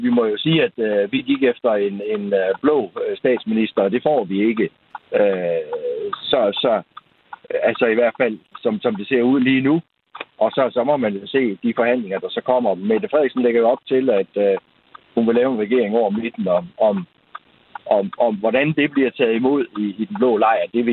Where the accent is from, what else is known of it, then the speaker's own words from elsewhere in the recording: Central Denmark Region, Denmark; Der, hvor jeg kommer fra i Vestjyllands Storkreds, der går vi 2 mandater tilbage.